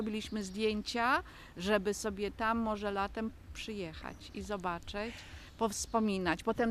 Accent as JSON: {"language": "Polish", "town": "Bydgoszcz", "region": "Kuyavian-Pomeranian Voivodeship", "country": "Poland", "said": "No, my nie wiemy, bo my jesteśmy też z Bydgoszczy."}